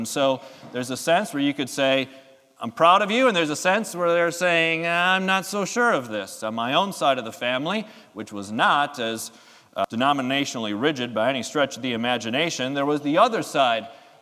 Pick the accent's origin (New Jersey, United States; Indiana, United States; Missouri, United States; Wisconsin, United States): Wisconsin, United States; Milwaukee; I grew up in Milwaukee. We didn't have any skyscrapers in Milwaukee.